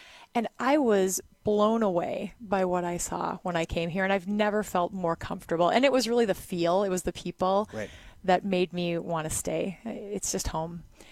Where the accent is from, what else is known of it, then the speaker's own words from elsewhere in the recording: Kaukauna, Wisconsin, United States; also born or lived in Madison; I grew up in Kakana, so not far from here, and we would come to Green Bay, and it was a very different Green Bay back in the day.